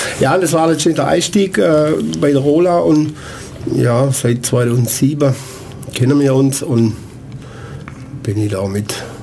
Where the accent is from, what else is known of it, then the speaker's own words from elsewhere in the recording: Göppingen, Baden-Württemberg, Germany; now in Gallmutshöfe, Germany; Nein, ich komme ursprünglich aus Göppingen, habe aber in Biberach angefangen und wohne jetzt in Gallmutshöfe.